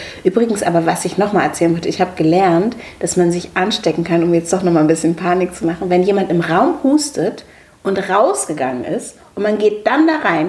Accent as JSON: {"language": "German", "region": "Lower Saxony", "country": "Germany", "tie": "born or raised there", "said": "aus meiner Heimat, aus dem Wendland."}